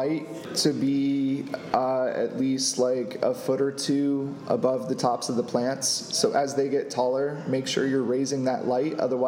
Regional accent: Florida, United States; Yes, I'm from Florida, so.

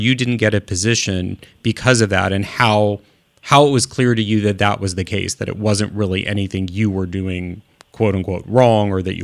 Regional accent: Midwest, United States; also born or lived in Oakland, United States; because I grew up in the Midwest. My family's from the East Coast.

